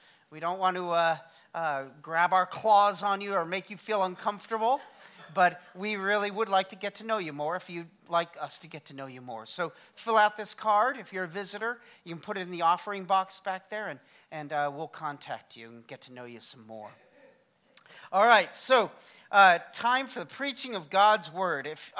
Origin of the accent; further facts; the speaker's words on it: Colorado, United States; also born or lived in Massachusetts / Vermont; I was not born and raised in Louisiana. I was raised up north in Colorado and Massachusetts and Vermont. So when I moved down here, at first I thought a crawfish boil was a little gross.